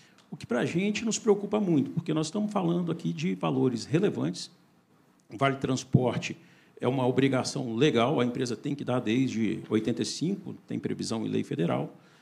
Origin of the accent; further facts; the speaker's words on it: Brazil; enquanto brasileiro, enquanto empreendedor